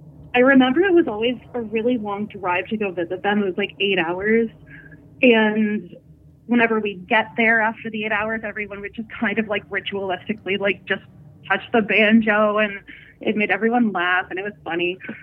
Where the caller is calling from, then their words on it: Ontario, Canada; I'm calling from Northern Ontario.